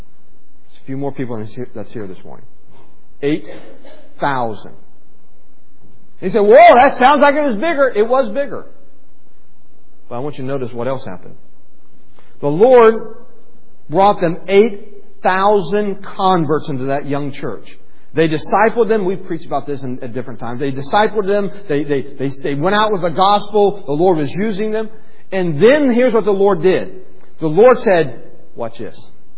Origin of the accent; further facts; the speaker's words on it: United States; I'm an American. I've lived in America all my life. I love America.